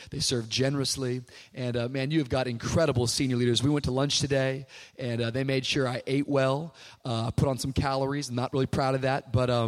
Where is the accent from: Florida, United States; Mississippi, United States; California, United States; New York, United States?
Florida, United States; Miami; But I come from Miami, Florida, as maybe you heard this morning if you were here this morning.